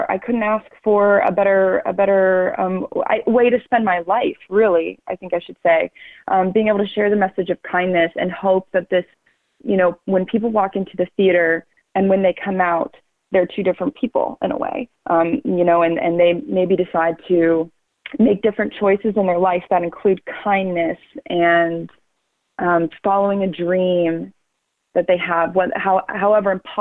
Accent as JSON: {"language": "English", "town": "Columbus", "region": "Ohio", "country": "United States", "tie": "born or raised there", "said": "bringing this production to Columbus, which is my hometown, is beyond a dream come true for me."}